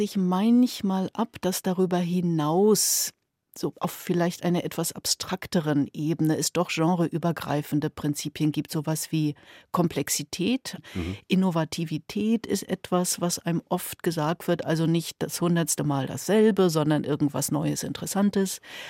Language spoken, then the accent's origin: German; Schwerin, Mecklenburg-Vorpommern, Germany; also sein höchster Job war mal Oberbürgermeister von Schwerin, meiner Heimatstadt.